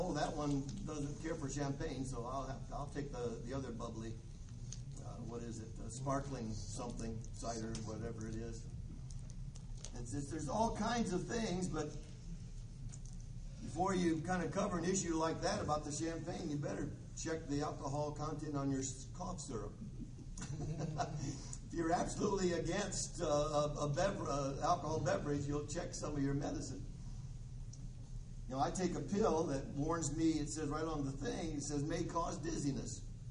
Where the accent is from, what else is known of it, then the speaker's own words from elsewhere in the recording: Muskegon, Michigan, United States; born there; But I was born in Muskegon, Michigan, and right on the lake.